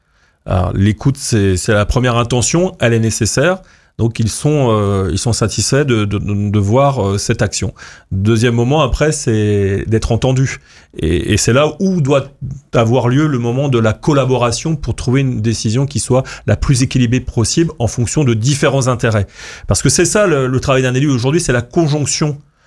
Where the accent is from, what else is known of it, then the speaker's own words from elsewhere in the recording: Lannion, Brittany, France; born there; Je ne suis pas né dans le 7e arrondissement de Paris, ni à Neuilly. Je suis né à Lannion, dans la campagne du Trégor.